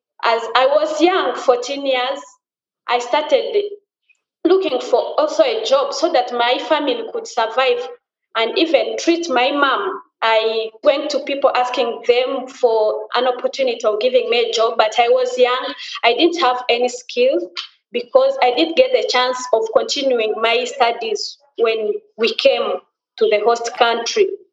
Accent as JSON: {"language": "English", "country": "DR Congo", "moved": "yes", "lives_now": "Uganda", "said": "As I said, I'm a refugee in Uganda. I came to Uganda in 2010 from my home country, Congo."}